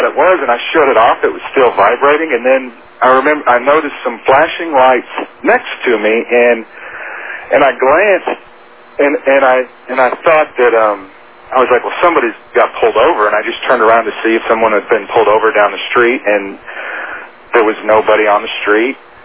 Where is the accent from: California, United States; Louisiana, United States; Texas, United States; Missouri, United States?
Texas, United States; Midland; I grew up in Midland, Texas, and it's, you know, it's kind of sparse out there